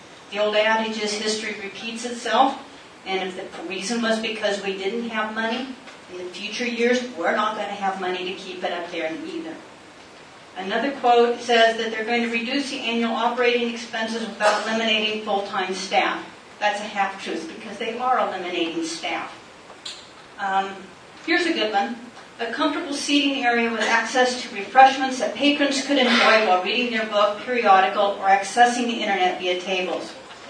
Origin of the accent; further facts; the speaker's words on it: Glendale, United States; I grew up in Glendale. I lived here in North Glendale for the past 20 years, so Glendale is very important to us.